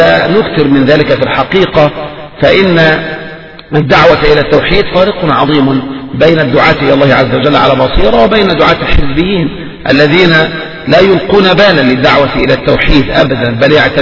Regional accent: Egypt; أما الصلاة في الزاوية فالمراد بالزاوية عندنا في مصر

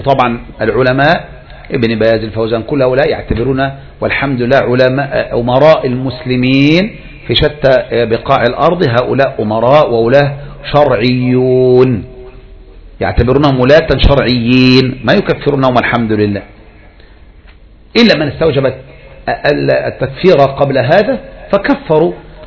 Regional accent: Egypt; بلدنا مصر

